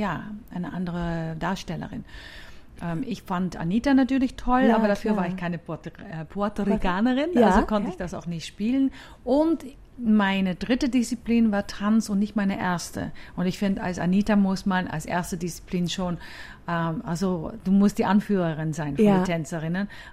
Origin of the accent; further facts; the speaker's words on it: Netherlands; German is a second language; now in Vienna, Austria; Aber ich habe als Holländerin es eigentlich immer sehr einfach gehabt.